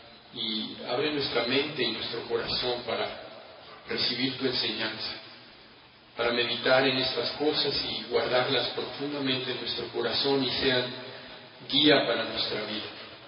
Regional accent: Mexico City, Mexico; born there; Nací en la Ciudad de México en el año 56. Nadie es perfecto, entonces. Y fui criado en una familia católica

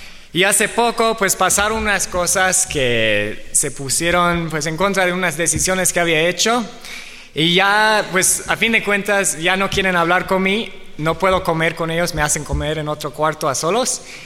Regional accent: Mexico; yo crecí aquí en México, aquí con mis papás de misioneros

